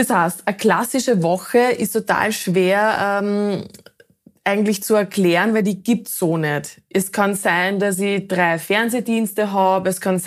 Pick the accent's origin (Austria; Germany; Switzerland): Austria; Ladendorf, Lower Austria; ich komme aus Ladendorf, also einer Ortschaft in der Nähe von Mistelbach.